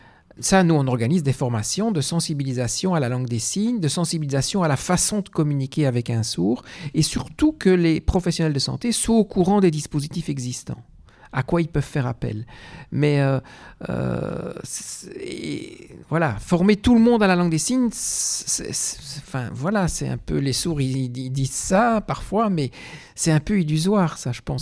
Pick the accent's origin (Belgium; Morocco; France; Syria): Belgium; les langues que j'ai appris, les langues étrangères, hein, j'ai appris le néerlandais, puisque je suis belge, j'ai appris l'anglais à l'école, et je maîtrise ces langues-là de façon scolaire